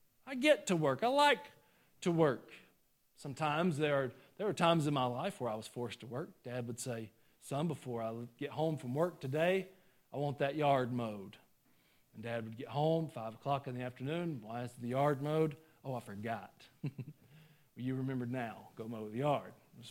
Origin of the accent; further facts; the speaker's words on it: United States; I've always been free. I'm an American.